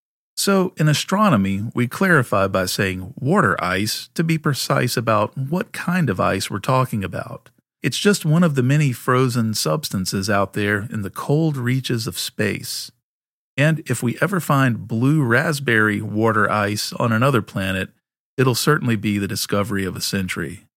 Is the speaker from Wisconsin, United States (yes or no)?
no; Philadelphia, Pennsylvania, United States; I grew up in Greater Philadelphia, and every time you say water ice, I wonder, lemon or cherry?